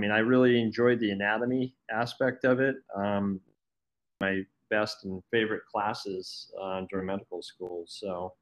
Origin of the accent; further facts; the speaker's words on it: New England, United States; So yeah, actually growing up in New England, I had never even heard of a DO.